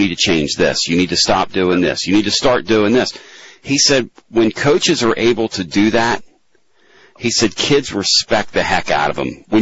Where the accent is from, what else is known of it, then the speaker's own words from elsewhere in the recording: Pennsylvania, United States; when I was a kid growing up outside of Philadelphia